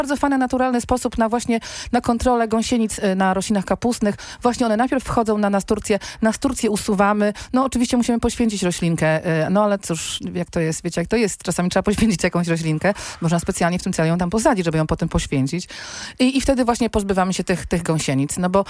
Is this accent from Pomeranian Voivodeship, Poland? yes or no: yes; Gdańsk, Pomeranian Voivodeship, Poland; No co ja jestem z Wrzeszcza, we Wrzeszczu przy każdym domu babcie sadziły dawno temu aksamitki, ja po prostu je cały czas wąchałam, jak się bawiłam na podwórku